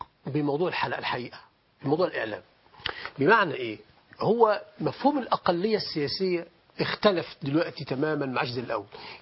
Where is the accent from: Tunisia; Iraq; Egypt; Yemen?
Egypt; هو في مشكلة عندنا في مصر دلوقتي